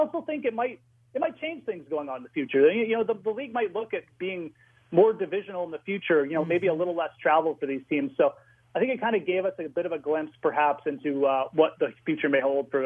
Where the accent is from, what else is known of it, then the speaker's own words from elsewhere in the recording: Canada; as a Canadian